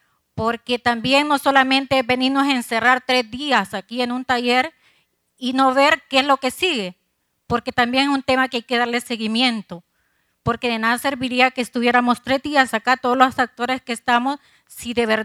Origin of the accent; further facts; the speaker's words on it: Honduras; para nosotros como hondureños, este tema es un tema muy importante